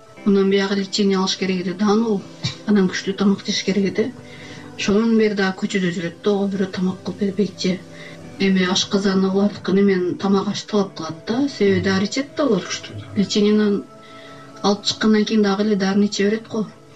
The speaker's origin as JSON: {"language": "Kyrgyz", "region": "Batken Region", "country": "Kyrgyzstan", "said": "Мен Баткенден келдим деле анан көчөгө чыга ала элем."}